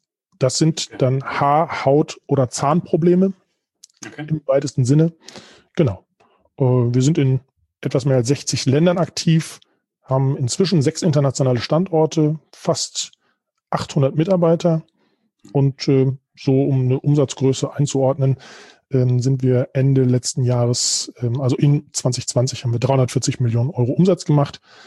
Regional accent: Oerlinghausen, North Rhine-Westphalia, Germany; also born or lived in Bielefeld; Geboren in Bielefeld, aufgewachsen in Oerlinghausen.

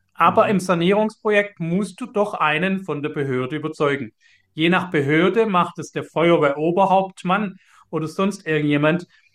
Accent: Baden-Württemberg, Germany; accent: Swabian; ich schwätze Schwäbisch

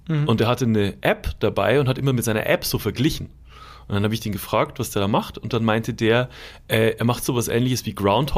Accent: Bavaria, Germany; Und dann meinte ich, ich bin aus Bayern.

